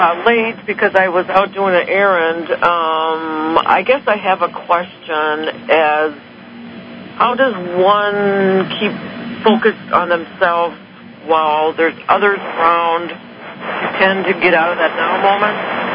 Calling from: Minnesota, United States; Hi, I'm from Minnesota.

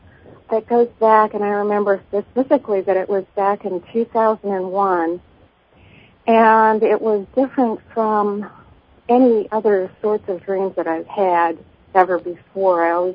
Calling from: Los Angeles, California, United States; I'm calling from Los Angeles.

